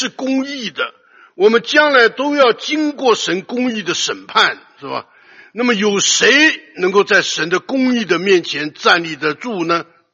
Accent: China; 我们中国人讲呢，

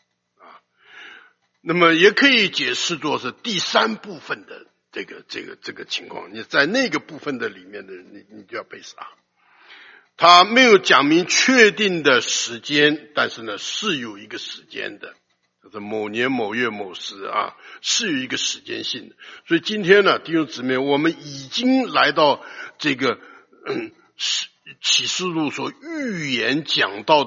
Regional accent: China; 我记得我们读初中的时候，读中学的时候，我们中国人才4万5千万，对不对？

